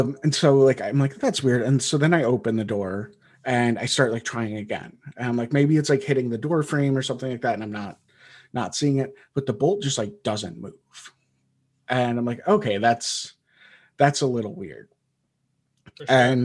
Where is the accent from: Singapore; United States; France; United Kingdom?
United States; Wisconsin; And I grew up in Wisconsin. I know what a frozen lock feels like.